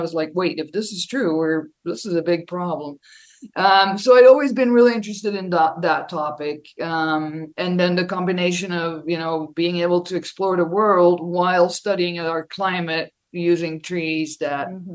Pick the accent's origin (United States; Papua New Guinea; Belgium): Belgium; English is a second language; I started studying tree rings for my master's degree back in Belgium. I'm from Belgium originally.